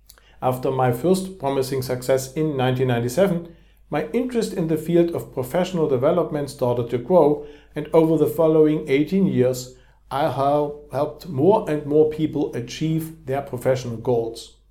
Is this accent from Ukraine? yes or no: no; Dresden, Saxony, Germany; moved away as an adult; now in London, United Kingdom; Before moving to London, I had studied psychology at the Technical University Dresden in my hometown in Germany